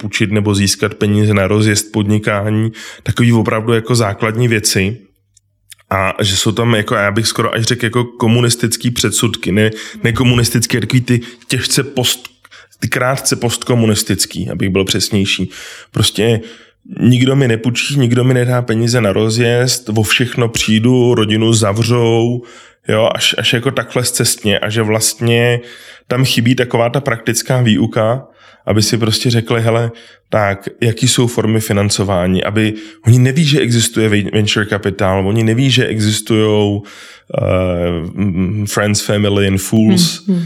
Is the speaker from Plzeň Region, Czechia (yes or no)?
no; Prague, Czechia; now in Brno, Czechia; jsem původem z Prahy, ale v Brně žiju od roku 98, takže se spíš cítím jak Brňák.